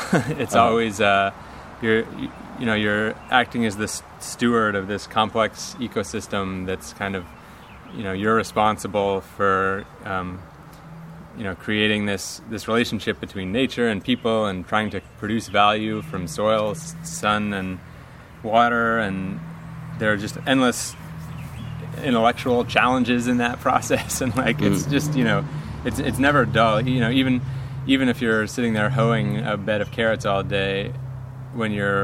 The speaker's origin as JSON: {"language": "English", "town": "New York City", "region": "New York", "country": "United States", "tie": "born or raised there", "also_born_or_lived": "Washington, D.C.", "said": "And I was born in D.C., grew up mostly in Manhattan"}